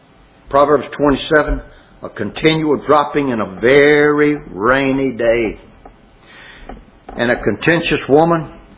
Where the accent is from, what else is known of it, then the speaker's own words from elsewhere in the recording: Alexandria, Louisiana, United States; I'm from Louisiana. I've been in one hurricane. And it was a Category 1. And it was the very lowest. It was 75 miles an hour when it came through Alexandria, Louisiana, when I was living as a kid.